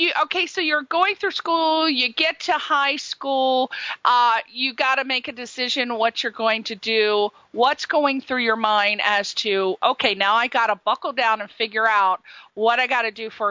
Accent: Ireland; I'm Irish, so I can completely relate to you.

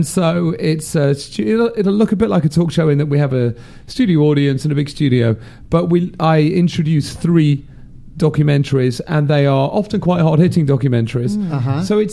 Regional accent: London, United Kingdom; now in Los Angeles, United States; I've now moved to the West Village in New York, and I miss it here. I was here for a year and a half. Obviously, I'm from London.

